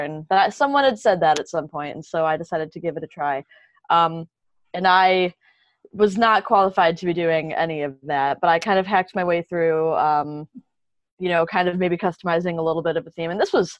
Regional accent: Minneapolis, Minnesota, United States; In fact, we just wrapped up WordCamp Minneapolis, my hometown WordCamp, this past weekend.

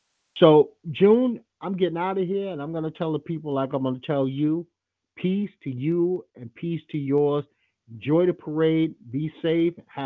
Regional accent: Trinidad & Tobago; No, I'm not from Jamaica. My wife will straighten you out in a second. I'm from Trinidad, dumbass.

